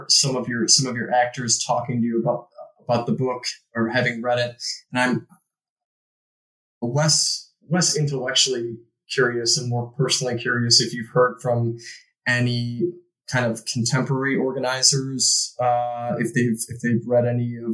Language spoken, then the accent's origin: English; Chicago, Illinois, United States; I'm from Chicago myself, and, you know, you hear this very canned narrative about what a terrible man.